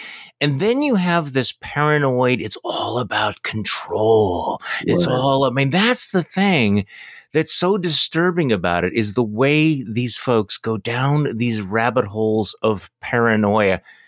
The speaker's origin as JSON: {"language": "English", "region": "Wisconsin", "country": "United States", "tie": "born or raised there", "said": "This is Senator Ron Johnson on a local right-wing radio show here in my home state of Wisconsin."}